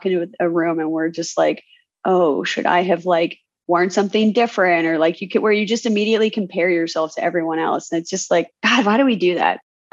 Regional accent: Portland, Oregon, United States; I'm also from Portland, Oregon, and like tattoos are just like very much like a cultural thing in the Pacific Northwest.

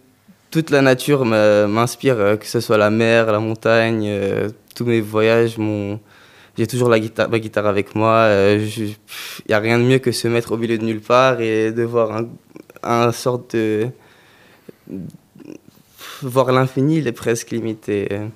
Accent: Montreal, Quebec, Canada; now in Brussels, Belgium; je viens de Montréal, okay. Au Canada.

